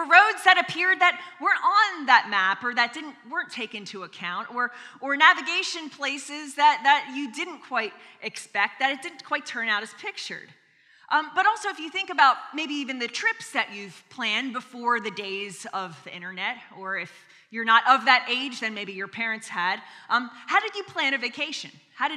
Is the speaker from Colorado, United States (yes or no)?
no; Pennsylvania, United States; I grew up in Pennsylvania, and one of the kind of annual traditions for my family was to vacation to Florida.